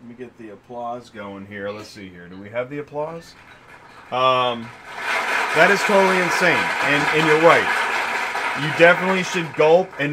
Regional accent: Canada; I'm Canadian.

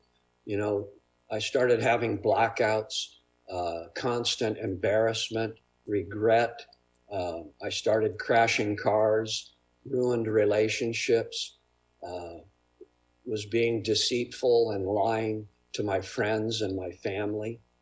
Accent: California, United States; I grew up in Santa Cruz County. So whether it was watching sunsets at the beach or hiking in the Santa Cruz Mountains or going skiing up in Tahoe

